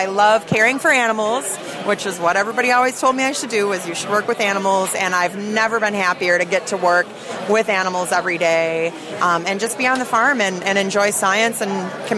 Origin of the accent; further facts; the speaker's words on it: Wisconsin, United States; so I grew up fishing on Butamore and Winnebago all the time.